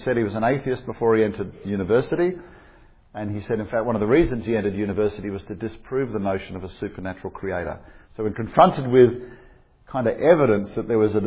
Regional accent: Australia; I went back to my home country of Australia

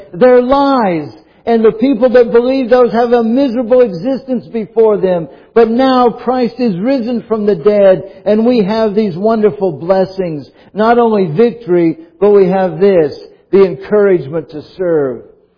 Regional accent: St. Petersburg, Florida, United States; there was an indention in the church I grew up in St. Petersburg, Florida, the last pew, just like we have here.

